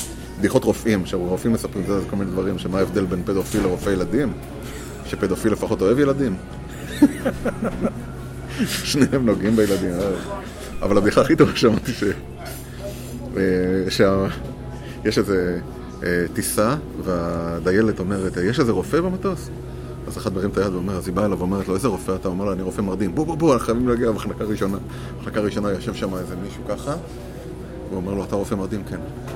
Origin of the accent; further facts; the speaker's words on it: Rishon LeZion, Central District, Israel; לא, אני מראשון.